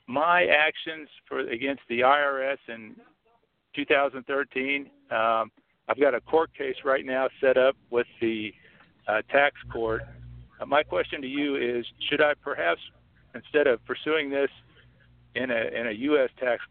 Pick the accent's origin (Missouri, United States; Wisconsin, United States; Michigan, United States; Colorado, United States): Missouri, United States; Kansas City; Kansas City, Missouri.